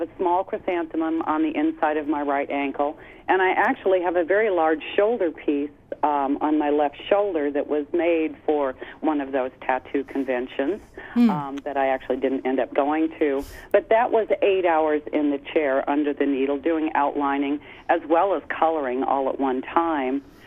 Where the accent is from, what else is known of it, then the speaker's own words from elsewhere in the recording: Alaska, United States; I was born and raised in Alaska, as was James.